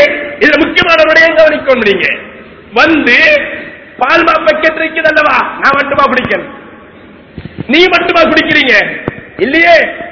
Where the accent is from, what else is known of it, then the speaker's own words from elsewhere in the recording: Eastern Province, Sri Lanka; நான் ஈஸ்டர்ன சேர்ந்தவன், கிழக்கை சேர்ந்தவன்.